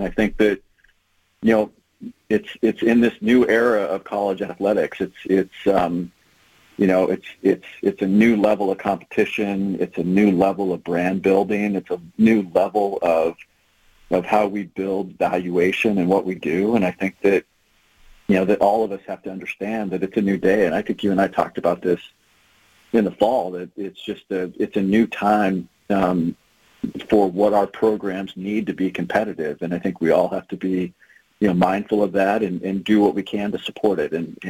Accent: Oregon, United States; I grew up in the Magic and Bird era. I mean, you think about basketball in Oregon in the late 70s and early 80s

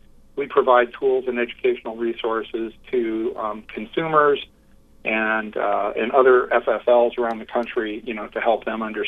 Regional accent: United States; we, as Americans, get our rights from God, not from the government.

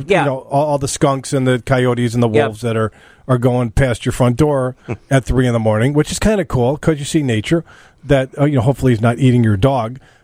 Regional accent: Northbrook, Illinois, United States; it's located in Northbrook in my hometown.

